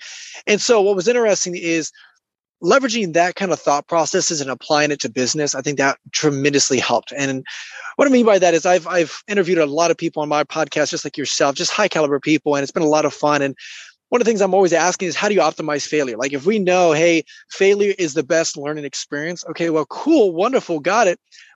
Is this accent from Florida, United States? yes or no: yes; Jacksonville, Florida, United States; Right now, I am from Florida, Jacksonville.